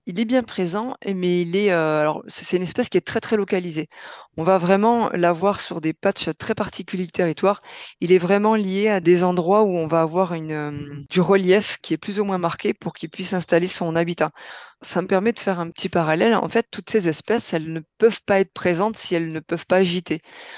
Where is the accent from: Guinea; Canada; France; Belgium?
France; Toulouse, Occitanie; Chez nous, en Toulouse, c'est moins le cas